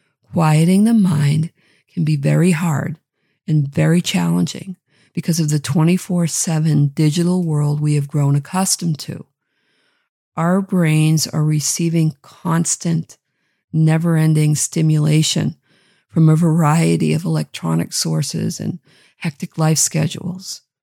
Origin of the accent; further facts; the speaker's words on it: Massachusetts, United States; accent: Boston; think Boston accent, and I grew up in Massachusetts, so I have the right to pull that out when I so choose.